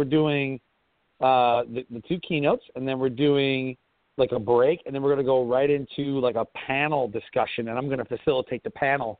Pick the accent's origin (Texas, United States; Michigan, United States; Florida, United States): Michigan, United States; Detroit; Yeah, well, I'm from Detroit, okay?